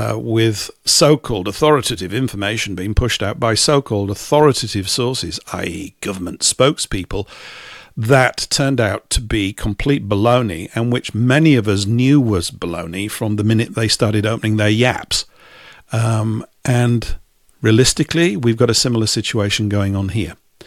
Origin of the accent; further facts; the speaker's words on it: England, United Kingdom; Being English, I talk about it too